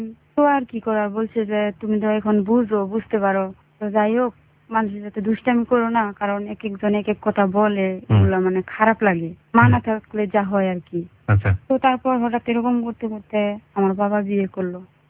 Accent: Narsingdi, Dhaka Division, Bangladesh; আমি এসেছি নরসিংদী থেকে

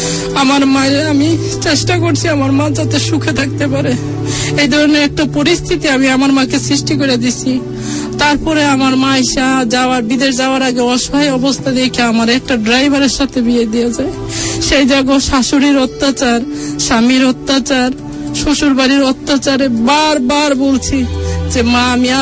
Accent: Dhaka, Dhaka Division, Bangladesh; আমি আমার ছোটবেলা কাটাইছি মগবাজারে, আমি লেখাপড়া করছি শেরেবাংলা স্কুলে

